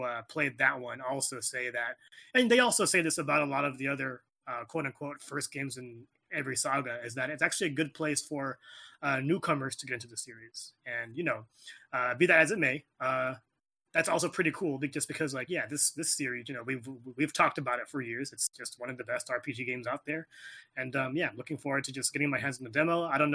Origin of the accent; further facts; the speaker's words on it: United States; Obviously, I'm Filipino American, so it's going to mean a little more to me.